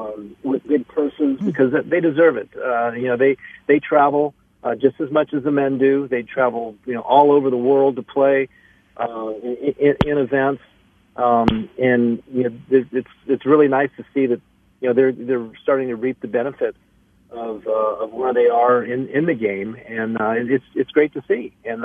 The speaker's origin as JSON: {"language": "English", "region": "California", "country": "United States", "tie": "born or raised there", "also_born_or_lived": "Ohio", "said": "You know, I was born in Ohio, but I was, you know, raised in California."}